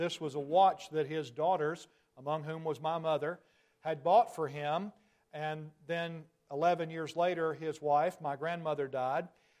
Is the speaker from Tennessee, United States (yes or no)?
yes; Tennessee, United States; As you can tell, those who are visiting, I'm a Tennessee boy. You can probably hear that in my accent.